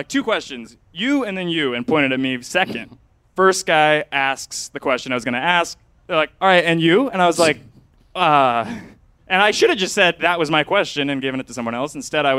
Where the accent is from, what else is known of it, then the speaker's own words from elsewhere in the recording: Cleveland, Ohio, United States; I'm from Cleveland.